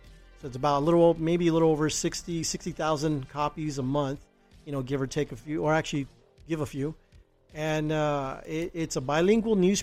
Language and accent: English; Houston, Texas, United States; You know, I'm from Houston, and I've lived, you know, as a child, I've lived in a wide variety of different places, and I grew up in some pretty tough areas